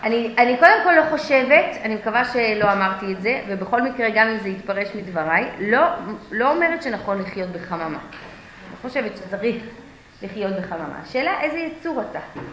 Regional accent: Ra'anana, Central District, Israel; אני גדלתי ברעננה, בהמשך, אחרי שעלינו לארץ, גדלתי ברעננה, והיינו הדתיים היחידים בבניין

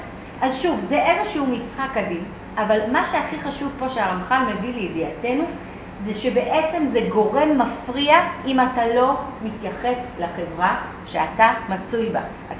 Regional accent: Ra'anana, Central District, Israel; אני זוכרת, גדלתי ברעננה

